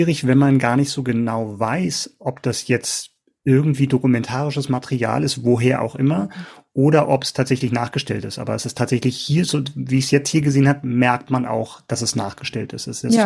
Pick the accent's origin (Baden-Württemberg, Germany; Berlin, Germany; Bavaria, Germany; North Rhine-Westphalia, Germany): Berlin, Germany; now in Hamburg, Germany; Ex-Berliner. Im Exil, im Hamburger Exil.